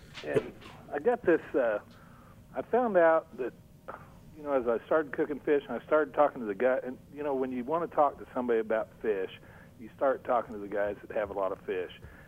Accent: Kansas City, United States; I come from the Kansas City area and everything is major barbecue.

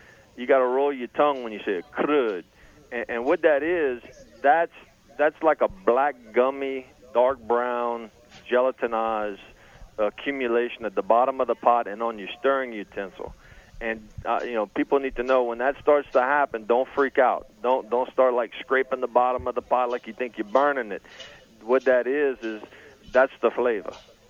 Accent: Louisiana, United States; I feel like I have an obligation as a Cajun person

